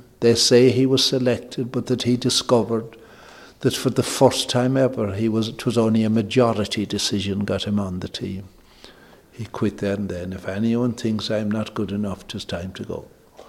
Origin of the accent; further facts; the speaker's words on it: Ireland; I think as Irish people, in other countries, I find the result is the thing.